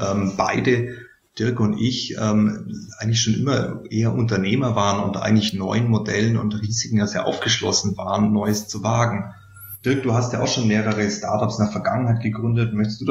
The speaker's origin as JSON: {"language": "German", "region": "Bavaria", "country": "Germany", "said": "man hört es vielleicht, ich bin aus Bayerisch-Schwaben"}